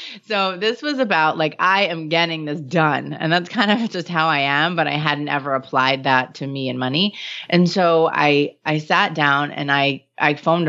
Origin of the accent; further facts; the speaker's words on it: New York, United States; which is funny because I'm Jewish and from New York, but that's okay.